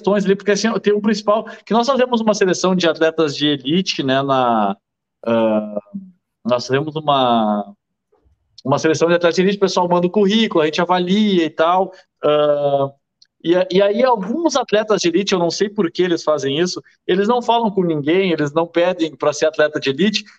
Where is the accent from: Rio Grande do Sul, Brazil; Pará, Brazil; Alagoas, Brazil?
Rio Grande do Sul, Brazil; Porto Alegre; eu nasci e me criei em Porto Alegre desde faz 34 anos